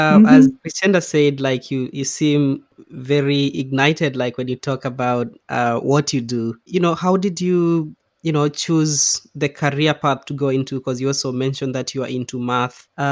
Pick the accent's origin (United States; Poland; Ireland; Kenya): Kenya; now in Scotland, United Kingdom; growing up in Kenya, going to schools in Kenya